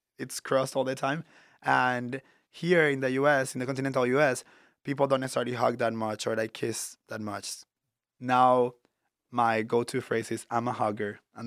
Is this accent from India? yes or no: no; Puerto Rico; now in United States; I grew up in Puerto Rico, born and raised, so all my high school was in Puerto Rico